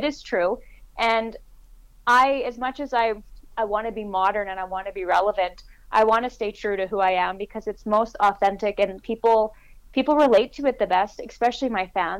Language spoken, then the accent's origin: English; Elkhorn, Manitoba, Canada; now I grew up in Elkhorn, so Elkhorn is about 15 minutes from the Saskatchewan border, so the town was divided between Riders fans and Bomber fans galore.